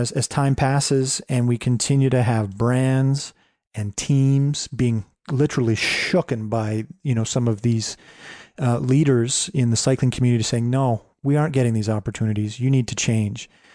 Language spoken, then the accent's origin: English; Canada; I'm a Canadian, so, you know, hockey is in my blood. I probably learned to skate before I could walk.